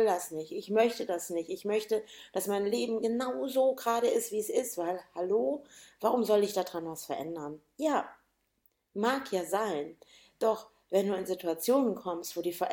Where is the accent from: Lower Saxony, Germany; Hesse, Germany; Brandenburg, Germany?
Lower Saxony, Germany; Hanover; weil ich bin mit meinen Eltern in Hannover groß geworden.